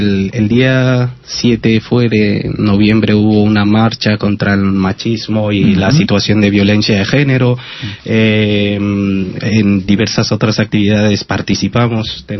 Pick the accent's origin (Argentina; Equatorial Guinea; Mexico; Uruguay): Equatorial Guinea; De Guinea Ecuatorial.